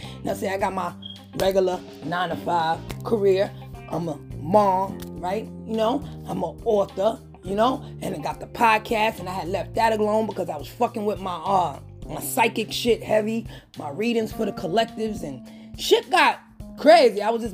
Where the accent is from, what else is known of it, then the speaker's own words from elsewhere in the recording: Bronx, New York, United States; in the Bronx, in my hometown, yeah! Born and raised